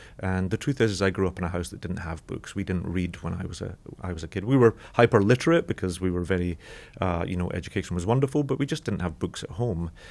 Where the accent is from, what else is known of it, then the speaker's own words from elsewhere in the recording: Glasgow, Scotland, United Kingdom; moved away as an adult; now in United States; I'm a Scotsman. I grew up in Glasgow in the 1970s and 1980s, although I've been an American. I've lived in America since about 2000. But I grew up in Glasgow, which is the large city